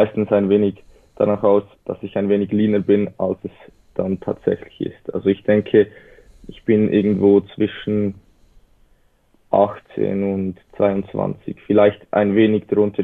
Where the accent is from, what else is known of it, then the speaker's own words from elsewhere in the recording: Switzerland; Wie man vielleicht unschlecht hört, bin ich aus der Schweiz. Ich bin 20 Jahre alt